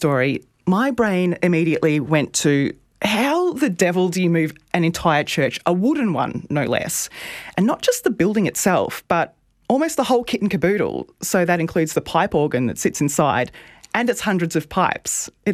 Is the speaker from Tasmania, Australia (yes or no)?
no; Dimboola, Victoria, Australia; I'm from Dimboola in Western Victoria. So it's famous for the play and some Sidney Nolan paintings, but more recently producing excellent science journalists.